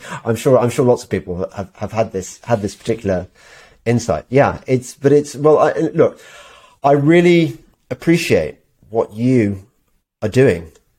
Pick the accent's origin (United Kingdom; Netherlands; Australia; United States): United Kingdom; England; It's very hard to go through that and not come away with the belief that as an Englishman, you've won the lottery in life